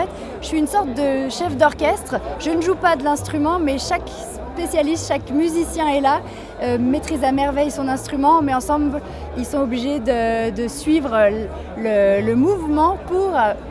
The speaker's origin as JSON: {"language": "French", "town": "Divonne-les-Bains", "region": "Auvergne-Rhône-Alpes", "country": "France", "tie": "born or raised there", "said": "j'ai été à l'école là-bas, j'ai grandi à Devon et je suis du pays Gex."}